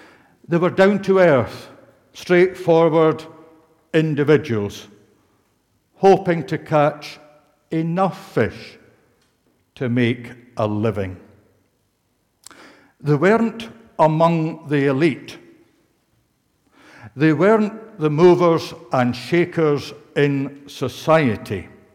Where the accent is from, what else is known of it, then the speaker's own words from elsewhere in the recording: Campbeltown, Scotland, United Kingdom; Campbelltown, my hometown.